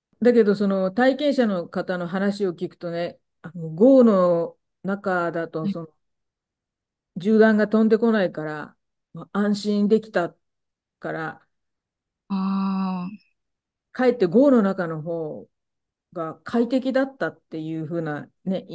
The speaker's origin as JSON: {"language": "Japanese", "region": "Kanagawa", "country": "Japan", "tie": "born or raised there", "said": "私は神奈川で育ったんですけど、神奈川には平和学習が特になくて"}